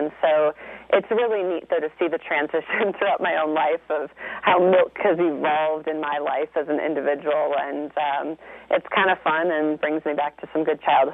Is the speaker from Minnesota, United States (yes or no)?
yes; Minnesota, United States; growing up, I grew up in Minnesota. We had a milkman all the way into my 20s.